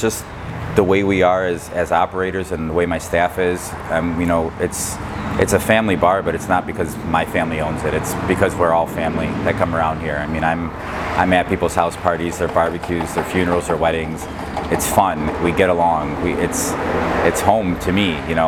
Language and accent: English; Romulus, Michigan, United States; I went in Dearborn I've had for just almost 2 years now. But I grew up in Romulus, you know, pretty much without living here.